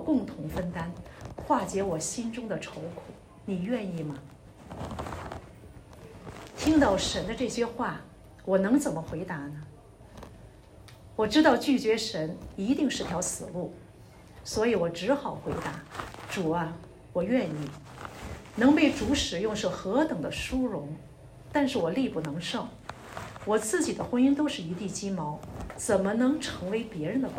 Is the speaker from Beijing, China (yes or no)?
yes; Beijing, China; 因为我的生长环境呢是在北京军区大院里长大的